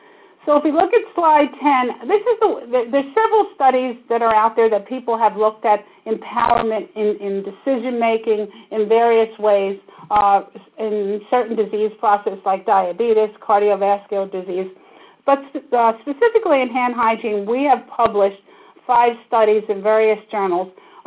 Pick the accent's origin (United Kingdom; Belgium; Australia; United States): United States; Pennsylvania; I'm from Pennsylvania, where we probably were the first to really take an active role in this.